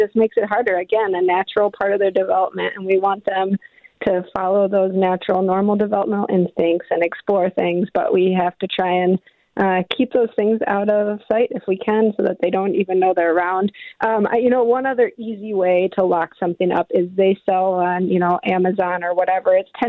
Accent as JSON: {"language": "English", "town": "Chicago", "region": "Illinois", "country": "United States", "said": "because I'm actually originally from Chicago."}